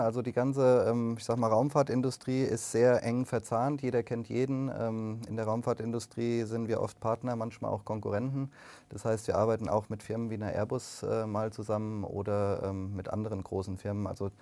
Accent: Darmstadt, Hesse, Germany; Ich komme aus Darmstadt.

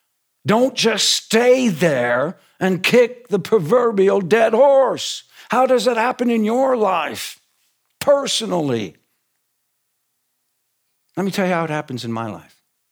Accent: Minnesota, United States; They loved my accent. And they loved that this boy was from Minnesota.

